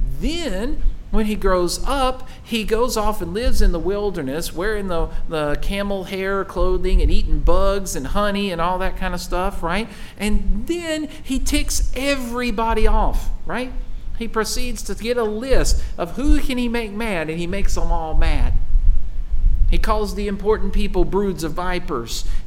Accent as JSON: {"language": "English", "town": "Spruce Pine", "region": "North Carolina", "country": "United States", "tie": "born or raised there", "said": "there is a road from my hometown in Spruce Pine down to Marion, which for us was the big city."}